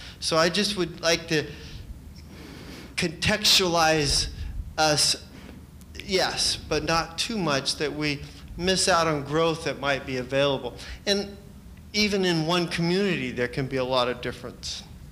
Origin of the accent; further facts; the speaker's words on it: California, United States; Maybe my people, I'm Californian more than anything else, so maybe a little bit different Adventism